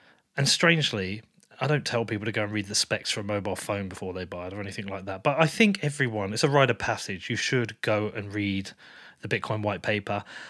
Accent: United Kingdom; because we're both British.

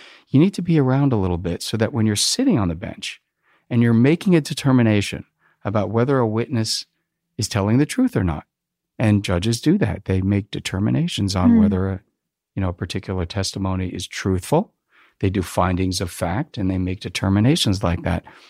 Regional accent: New Jersey, United States; Yeah, I grew up in New Jersey.

